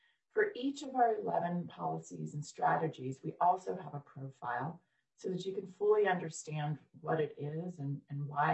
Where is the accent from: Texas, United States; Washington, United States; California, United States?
Texas, United States; nearly half of women who don't have health insurance is Texas. That's my home state here.